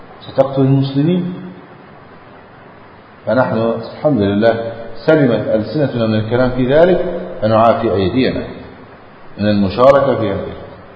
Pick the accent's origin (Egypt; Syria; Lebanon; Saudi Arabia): Egypt; نسأل الله أن يحفظ بلادنا مصر، نجعلها أمنا أماما سخاء رخاء، وسائر بلاد المسلمين